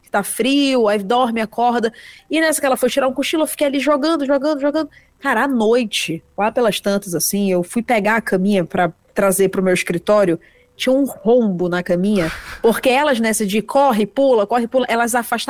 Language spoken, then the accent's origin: Portuguese; Manaus, Amazonas, Brazil; moved away as an adult; now in São Paulo, Brazil; Sou de Manaus, Amazonas, morei lá até meus 24 anos e me mudei para São Paulo, que é onde eu moro hoje